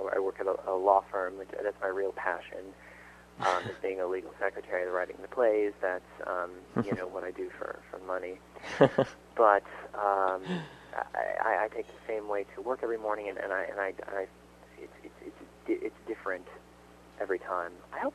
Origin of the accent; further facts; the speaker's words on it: St. Louis, Missouri, United States; I come from St. Louis, in the Midwest. There are a lot of cars there.